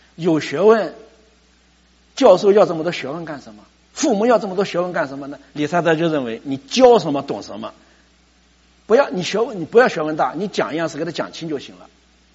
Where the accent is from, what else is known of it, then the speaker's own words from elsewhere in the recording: China; 我们中国人的教育呢，就在乎这些能力